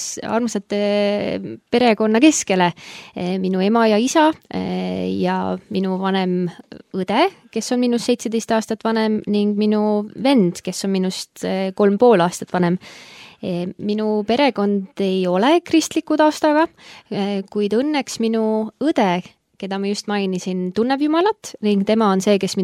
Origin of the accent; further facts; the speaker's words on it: Põltsamaa, Jõgeva County, Estonia; Kui meil olid pikad autosõidud, olen ma siis Põltsamalt pärit.